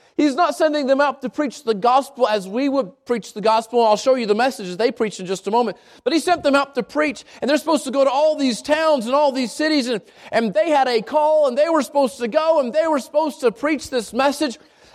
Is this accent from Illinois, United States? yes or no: no; Albuquerque, New Mexico, United States; Some of us, I grew up here in Albuquerque. I grew up in the South Valley of Albuquerque.